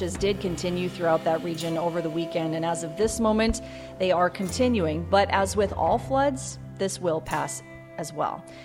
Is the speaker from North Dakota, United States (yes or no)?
yes; Devils Lake, North Dakota, United States; And I grew up in Devil's Lake.